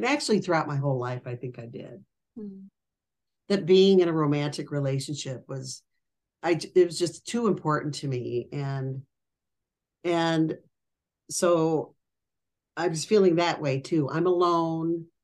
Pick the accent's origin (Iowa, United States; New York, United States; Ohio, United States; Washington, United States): Iowa, United States; Fort Dodge; So I went back to my hometown with the intention of stopping drinking.